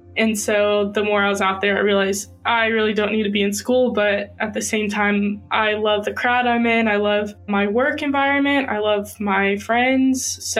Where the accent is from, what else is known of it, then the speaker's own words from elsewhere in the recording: Kentucky, United States; moved away as an adult; also born or lived in Utah; I am 20 years old. I was born and raised in Kentucky. I recently moved out in 2020 to Provo, Utah.